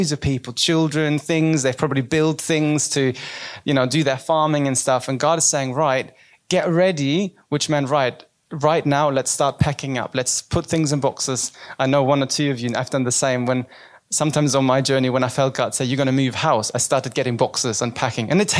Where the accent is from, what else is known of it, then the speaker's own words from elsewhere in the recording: Germany; moved away; But yeah, I'm from Germany, but it's still down the road compared to, I mean, anyways, but I feel very settled here now though